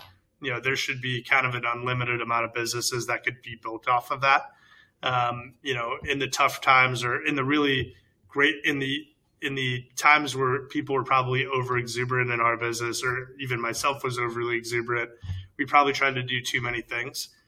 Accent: Chicago, Illinois, United States; growing up in Chicago in the 90s, like that's probably the guy.

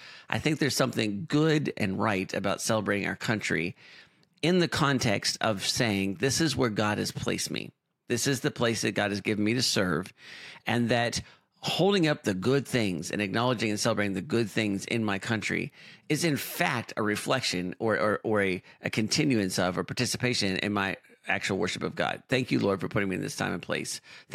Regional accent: United States; as an American, I'm excited to celebrate the United States on a pretty important birthday coming up here, the 250th.

